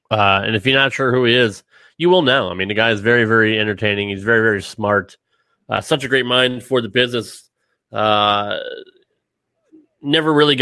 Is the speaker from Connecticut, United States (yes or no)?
yes; Connecticut, United States; I grew up in Connecticut.